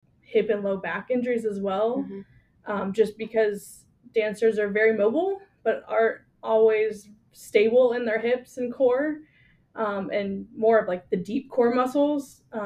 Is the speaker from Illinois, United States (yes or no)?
yes; Chicago, Illinois, United States; Yeah, so I am originally from Chicago